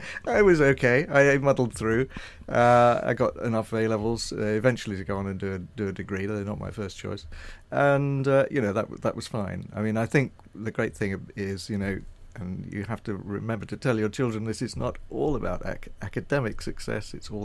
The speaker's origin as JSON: {"language": "English", "town": "Surbiton", "region": "South East England", "country": "United Kingdom", "tie": "born or raised there", "said": "I was brought up in Surrey. In fact, I was my early life was in Surbiton, best known for the programme The Good Life, you probably remember."}